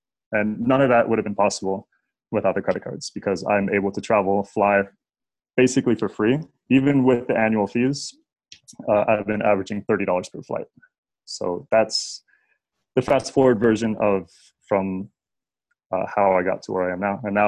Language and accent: English; Nebraska, United States; I grew up in Nebraska. My dad and my parents had always traveled.